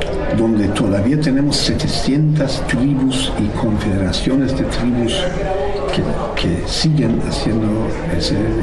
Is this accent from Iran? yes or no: yes; Iran; Por ejemplo, en mi tierra en Irán